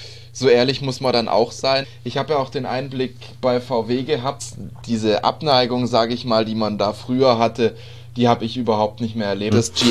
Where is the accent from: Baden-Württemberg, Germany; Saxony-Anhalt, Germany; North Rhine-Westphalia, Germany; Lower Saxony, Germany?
Baden-Württemberg, Germany; Stuttgart; aus Stuttgart, wo ich herkomme